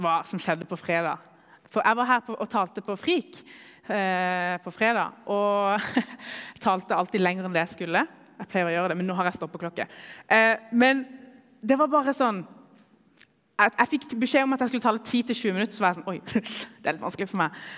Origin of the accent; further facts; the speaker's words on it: Iran; Jeg er kurder fra Iran